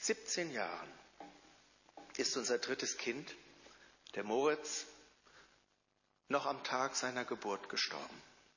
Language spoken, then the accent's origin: German; Northern Germany, Germany; Ich komme ja aus Norddeutschland und da spricht man bisweilen etwas anders.